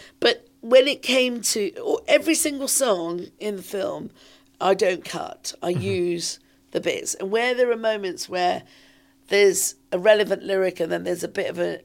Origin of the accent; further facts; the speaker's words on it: London, United Kingdom; some of this was happening here in London, in my hometown.